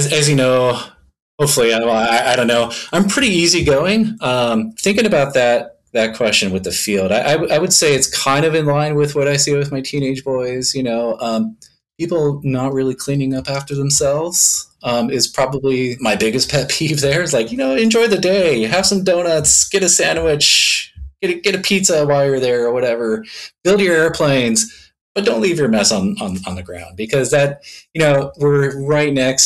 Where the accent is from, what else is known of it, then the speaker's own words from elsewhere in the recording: California, United States; I was born and raised down in Southern California, and we had a hill behind my house, perfect slope flying hill.